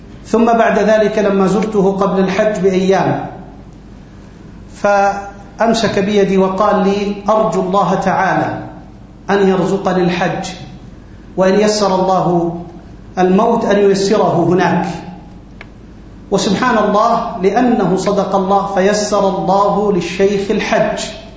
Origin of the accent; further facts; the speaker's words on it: Amman, Amman Governorate, Jordan; also born or lived in Aqaba; فأنا أذكر في الثمانينيات لما كنت في مراحل الدراسية الأولى، وانتقلنا من العقبة إلى عمان في سنة 84-85